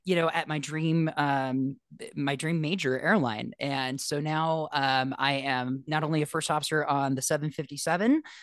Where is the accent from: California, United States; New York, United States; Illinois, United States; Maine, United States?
California, United States; Los Angeles; I grew up in Los Angeles, and my mom says that I basically came out of the womb singing, right?